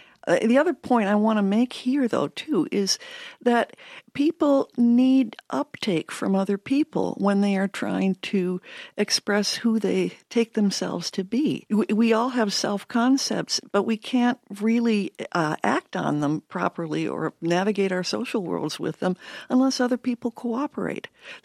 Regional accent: Georgia, United States; I grew up in Georgia in the 1950s, and I well remember the signs in my doctor's waiting room.

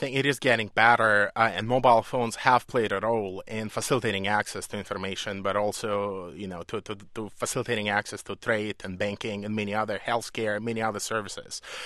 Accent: Belarus; English is a second language; as I come from one, I come from Belarus

